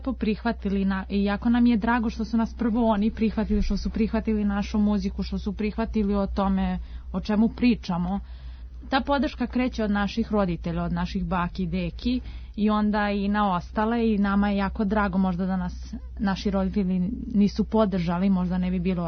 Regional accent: Belgrade, Serbia; mi smo dve iz Beograda.

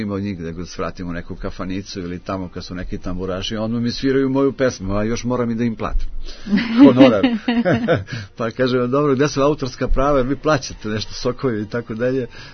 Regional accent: Zemun, Belgrade, Serbia; u mom rodnom gradu, Zemunu

